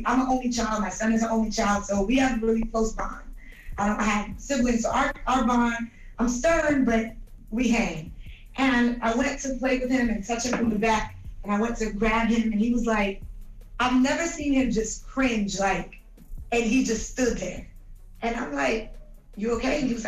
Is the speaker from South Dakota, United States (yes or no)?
no; Brooklyn, New York, United States; But listen, I'm from Brooklyn. I'm from Crown Heights.